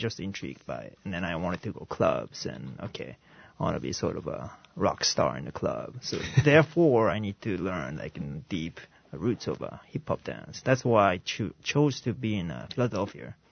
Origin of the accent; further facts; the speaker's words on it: Japan; English is a second language; now in United States; I'm from Japan, and when I was in Japan, I'm teaching high school right now, but my least favorite subject was English.